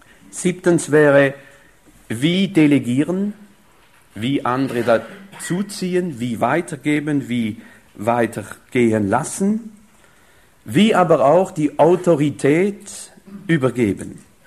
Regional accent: France; German is a second language; Ihr versteht ja, ich bin Franzose, ich habe viel Probleme mit der Sprache.

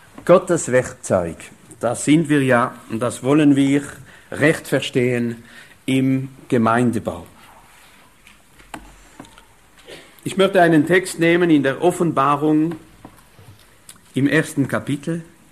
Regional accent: France; German is a second language; Ihr versteht ja, ich bin Franzose, ich habe viel Probleme mit der Sprache.

